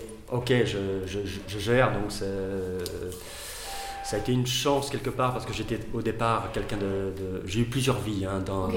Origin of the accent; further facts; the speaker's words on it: France; now in Brussels, Belgium; Moi je suis arrivé il y a maintenant 15 ans, 16 ans, ici en Belgique, parce que je viens de France au départ.